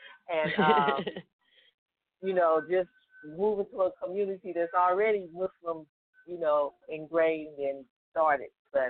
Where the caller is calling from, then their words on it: St. Louis, Missouri, United States; I'm calling from St. Louis, Missouri.